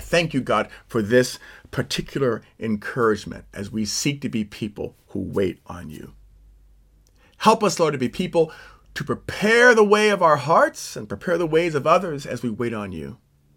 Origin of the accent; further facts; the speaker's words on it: Oakland, California, United States; Now, I was born and raised in Oakland. I went to schools in Oakland. I have brothers and sisters and relatives here in Oakland.